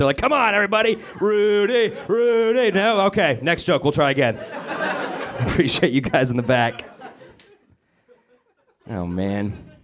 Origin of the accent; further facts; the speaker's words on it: Denver, Colorado, United States; Best ad I've ever heard happens in my hometown of Denver, Colorado during the baseball games.